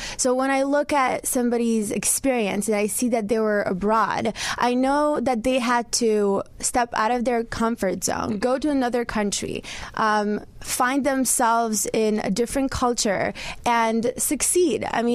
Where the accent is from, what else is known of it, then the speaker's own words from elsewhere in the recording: Poland; English is a second language; now in United States; I know because I'm in the United States and I came from Poland.